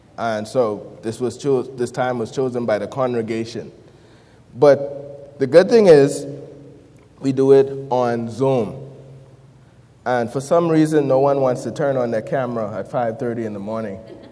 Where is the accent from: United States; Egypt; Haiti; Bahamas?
Bahamas; Grand Bahama; once again. I'm from the Bahamas, specifically Grand Bahama Island is where I'm from.